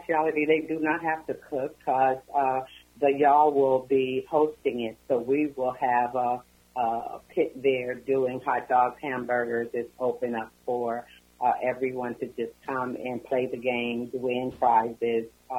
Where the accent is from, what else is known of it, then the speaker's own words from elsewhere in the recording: Omaha, Nebraska, United States; I am from Omaha, Nebraska.